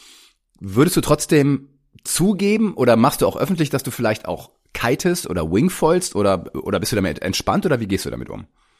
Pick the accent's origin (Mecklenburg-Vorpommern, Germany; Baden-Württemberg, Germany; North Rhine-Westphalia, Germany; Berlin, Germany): North Rhine-Westphalia, Germany; auf dem Schieder Stausee in Lippe, wo ich herkomme